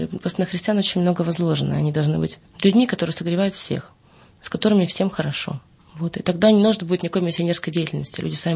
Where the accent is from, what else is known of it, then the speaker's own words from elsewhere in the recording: Crimea, Ukraine; Я вот, ну, я поражаюсь, я крымчанка, такого у нас нет, что так сигналили там.